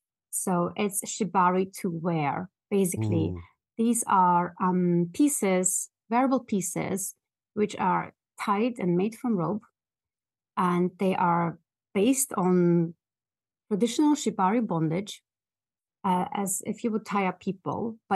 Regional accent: Germany; moved away as an adult; also born or lived in Russia; now in United Kingdom; I'm not British. I was born in Russia. And then my parents moved with me as a small child to Germany, where I grew up, went to uni, to school, etc. And after university, I made the big jump and came to the UK.

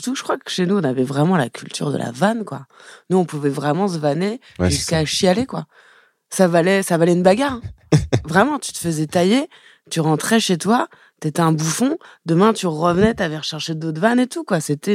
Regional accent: Élancourt, Île-de-France, France; Moi, je viens d'Elancourt, Morpa. C'est juste à côté.

